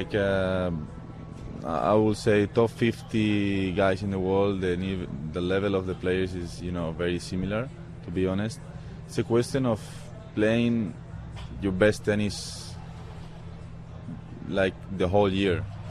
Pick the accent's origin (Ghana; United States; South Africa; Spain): Spain; Toledo, Castilla-La Mancha; born there; English is a second language; I was born near Madrid, in Toledo, which is a nice city, like 40-50 kilometers away from Madrid.